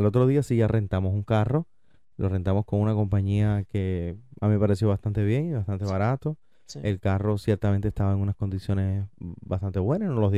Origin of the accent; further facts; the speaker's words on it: Cuba; now in New York, United States; Yo hace poco más de un año y tanto que salí de Cuba. Salí de Cuba en febrero.